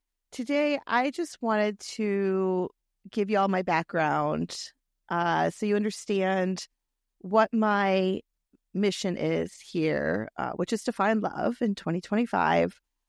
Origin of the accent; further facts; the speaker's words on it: Michigan, United States; I grew up in Michigan, a very modest, traditional home.